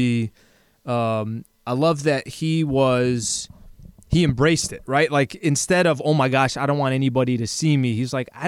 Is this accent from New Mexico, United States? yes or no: no; San Diego, California, United States; Now, granted, too, I will say, growing up in San Diego, I was at games at Qualcomm Stadium